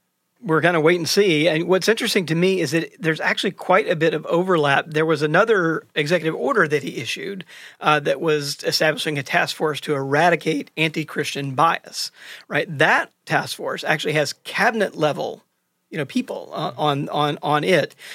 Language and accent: English; the South, United States; So I grew up Southern Baptist in the South